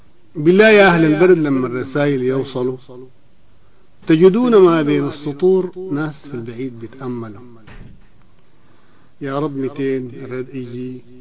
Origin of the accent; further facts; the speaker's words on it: Khartoum North, Khartoum, Sudan; born there; هو من مواليد مدينة الخرطوم بحري